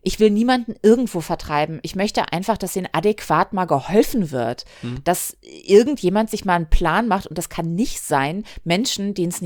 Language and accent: German; Hamburg, Germany; Also ich bin am Hamburger Hauptbahnhof groß geworden